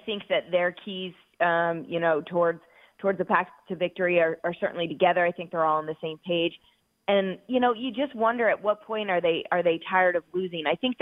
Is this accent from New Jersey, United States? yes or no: yes; New Jersey, United States; born there; I was a Giants fan growing up. I was born in New Jersey, and yes, it was arch nemesis were the Eagles fans.